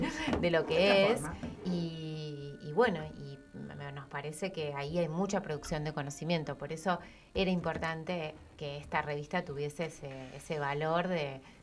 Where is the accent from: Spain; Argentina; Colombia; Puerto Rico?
Argentina; Buenos Aires; Para cualquier lugar del resto del país que no sea Buenos Aires, sos las porteñas que vienen a...